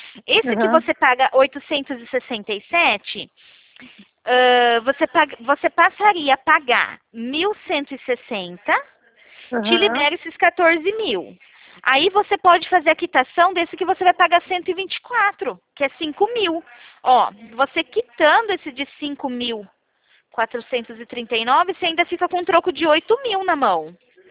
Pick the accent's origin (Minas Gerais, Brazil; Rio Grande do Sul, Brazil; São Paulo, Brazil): São Paulo, Brazil; eu sou de São Paulo.